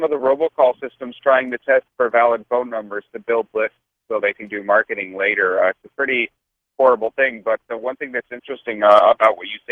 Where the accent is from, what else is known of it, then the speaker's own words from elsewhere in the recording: Dallas, Texas, United States; I think that's because I'm from Dallas, and growing up in Dallas, if you weren't a Cowboys fan, you like got hit with a brick